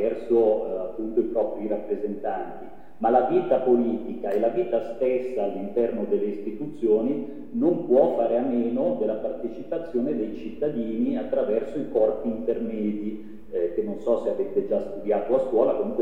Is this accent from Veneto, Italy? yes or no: no; Morbegno, Lombardy, Italy; io intanto sono di Morbegno e quindi non mi avete pescato molto lontano da dove vi trovate voi.